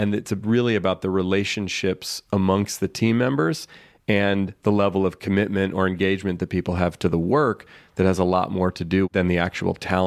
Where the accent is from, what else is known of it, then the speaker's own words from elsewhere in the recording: California, United States; I grew up in here in the San Francisco Bay Area, where I still live, and played baseball all as a kid.